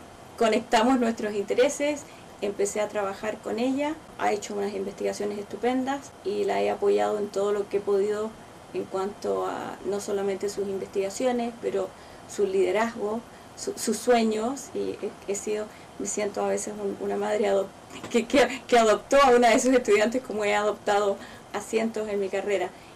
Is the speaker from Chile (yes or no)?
yes; Chile; moved away as an adult; cuando llegué a este país no hablaba inglés, que me vine de Chile después del golpe de Estado, 3 meses antes de recibir el título en la Universidad de Chile en Santiago